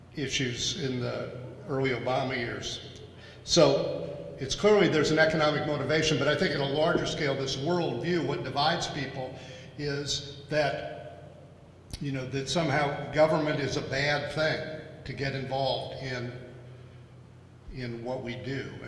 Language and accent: English; Seattle, Washington, United States; One is I grew up in Seattle, and when they started building I-5 down the coast, same thing happened.